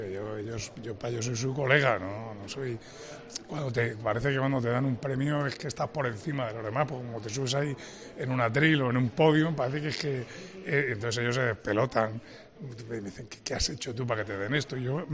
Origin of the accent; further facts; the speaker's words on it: Córdoba, Andalusia, Spain; contento de estar aquí en mi tierra y contento de estar aquí en mi casa, que es la COPE y que es Córdoba.